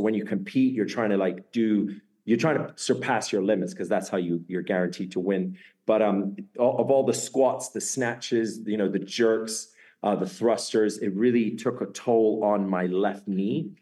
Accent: Australia; I'm actually originally Australian. Obviously being Australian, you have to play rugby.

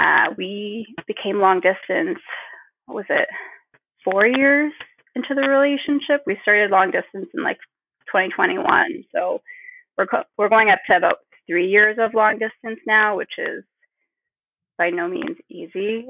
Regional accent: Canada; moved away as an adult; also born or lived in Pakistan; now in United States; I am a Pakistani Canadian. I'm currently living in the U.S., more in the Midwest area. I immigrated to Canada when I was about 4 years old. So I identify a lot as being really bicultural in that way, Pakistani and Canadian, but ethnically my family's Kashmiri.

